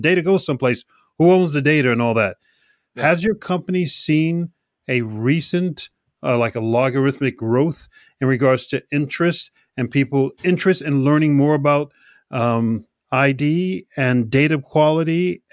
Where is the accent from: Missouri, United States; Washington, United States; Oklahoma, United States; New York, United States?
New York, United States; I'm from New York, so we already have this tension on the air.